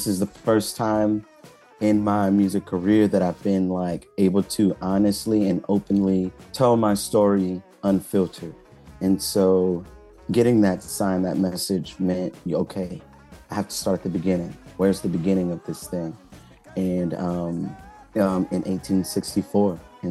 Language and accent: English; Hillaryville, Louisiana, United States; I'm from Louisiana, a very small town called Hillaryville.